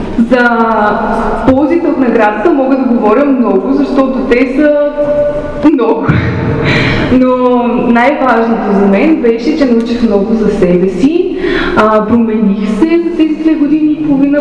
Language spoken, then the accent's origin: Bulgarian; Smolyan, Smolyan Province, Bulgaria; когато току-що беше приключило обучението за лидери в Смолян, моя роден град